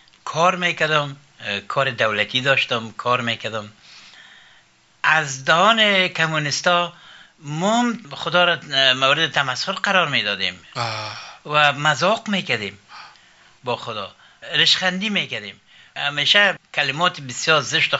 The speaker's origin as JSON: {"language": "Persian", "country": "Afghanistan", "moved": "yes", "said": "بعد از باز ما از افغانستان مهاجرت کردیم رفتیم"}